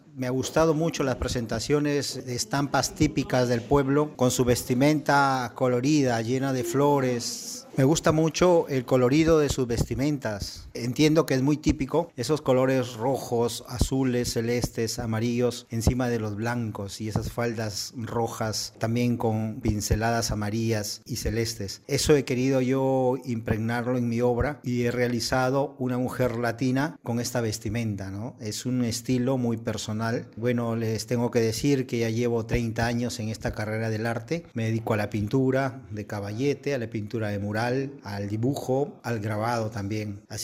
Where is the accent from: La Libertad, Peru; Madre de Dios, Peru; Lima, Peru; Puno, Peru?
Lima, Peru; soy artista plástico peruano